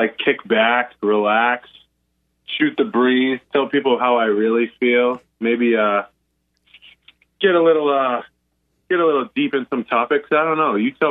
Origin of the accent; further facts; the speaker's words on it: Northeast, United States; I was like, yeah, I'm from the Northeast. Like, yeah, I thought I could drink. And then I went to school in Iowa.